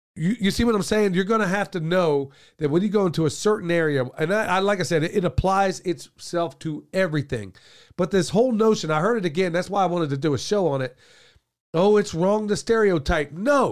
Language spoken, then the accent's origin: English; Oklahoma, United States; There's a whole lot of stereotypes where I grew up in Oklahoma regarding Native Americans.